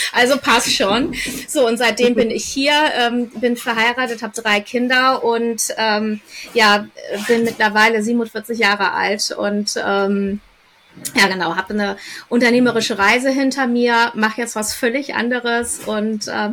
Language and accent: German; Hamburg, Germany; ich komme ursprünglich aus Hamburg, wie man sieht. Aber indonesische Wurzel. Mein Papa kam aus Indonesien und meine Mutter eine gebürtige Hamburgerin.